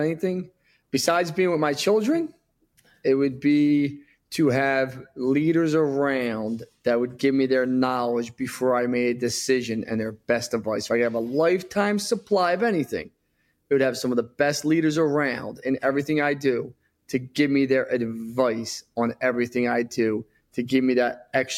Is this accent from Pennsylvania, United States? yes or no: yes; Philadelphia, Pennsylvania, United States; I was a loser from Northeast Philly. A lot of trouble as a kid, locked up, fights, just not the best role model.